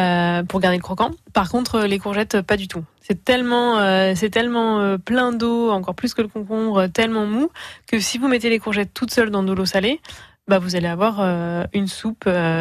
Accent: Hauts-de-France, France; je viens du Nord-Pas-de-Calais, on a beaucoup de betteraves fourragères par là-bas.

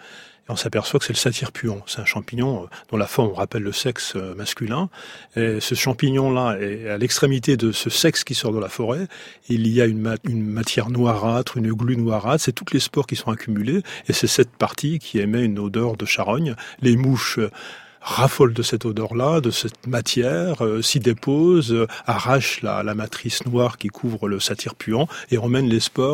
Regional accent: Grand Est, France; En tant que Lorrain, je vais aller plutôt dans les Vosges

